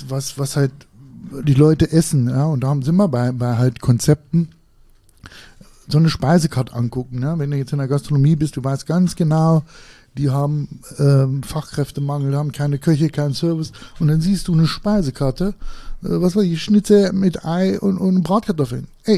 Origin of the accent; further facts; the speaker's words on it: Harz, Germany; Ja, ich komme aus dem Harz